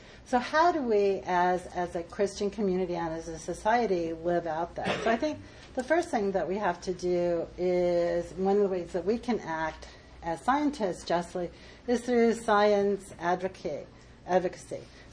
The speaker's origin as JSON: {"language": "English", "region": "New Jersey", "country": "United States", "said": "So you can see that I'm from New Jersey."}